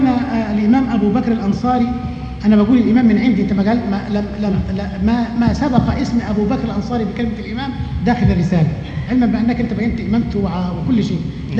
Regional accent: Egypt; عندنا في مصر

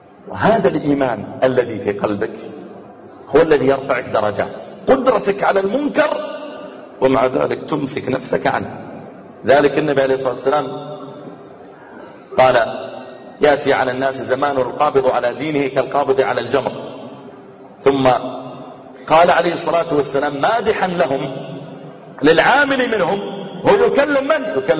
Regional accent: Riyadh, Riyadh Province, Saudi Arabia; يعني مثلا عندنا في الرياض

